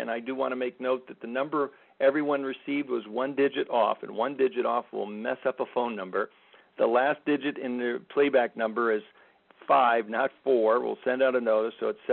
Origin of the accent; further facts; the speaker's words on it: Bozeman, Montana, United States; from Bozeman, Montana